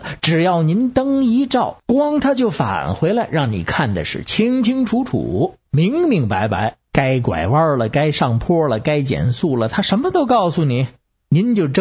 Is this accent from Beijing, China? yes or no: yes; Beijing, China; 各位听众好，我是北京的